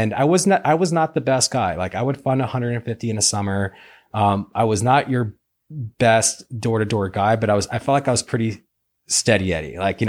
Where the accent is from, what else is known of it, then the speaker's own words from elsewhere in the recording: Idaho, United States; I grew up in Idaho working on farms.